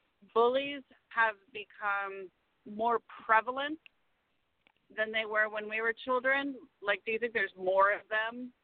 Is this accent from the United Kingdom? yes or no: no; the South, United States; so that caused even a bigger issue because it rhymes with absolutely everything growing up in the South, right?